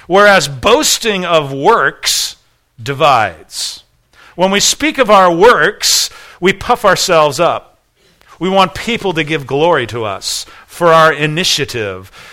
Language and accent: English; California, United States; I come from California. I grew up there.